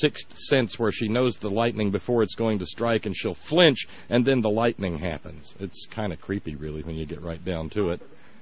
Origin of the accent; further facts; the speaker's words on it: Alabama, United States; It's got a quality that I never noticed growing up in Alabama.